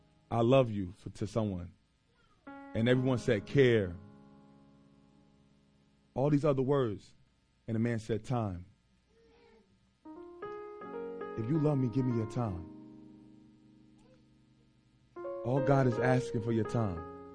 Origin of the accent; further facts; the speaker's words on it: Irvington, New Jersey, United States; I grew up in Irvington Orange.